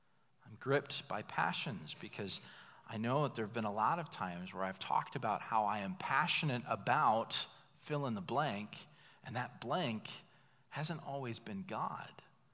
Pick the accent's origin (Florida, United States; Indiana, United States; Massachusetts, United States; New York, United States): Indiana, United States; Williamsport; Because you'd be sitting there thinking, now, wait a second, I'm from Williamsport, Indiana. I am an American.